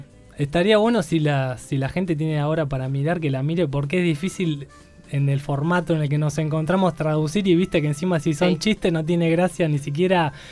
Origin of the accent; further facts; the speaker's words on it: Buenos Aires, Argentina; born there; now in El Bolsón, Argentina; Yo nací en Buenos Aires.